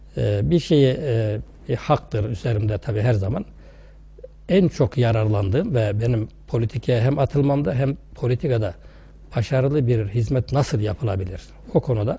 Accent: Sarıkavak, Mersin, Turkey; born there; Tarsus'a bağlı Sarıkavak köyünde doğdum.

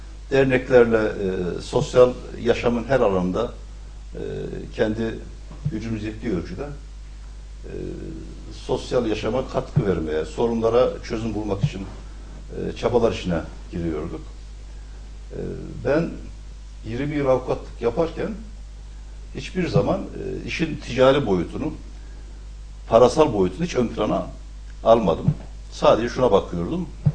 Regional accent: Ardahan, Malatya, Turkey; Ben Malatya ilinin Hekiman ilçesi Ardahan köyünde 1952 yılında doğdum. Köyümüz küçük bir köy. İlkokulu kendi köyümüzde okuduk.

